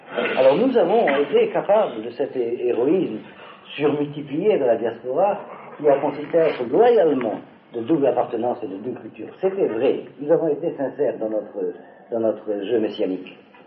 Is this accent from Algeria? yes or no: yes; Algeria; Moi, j'ai une branche de ma famille qui vient d'Autriche, l'autre qui vient d'Espagne. Moi, je suis algérien.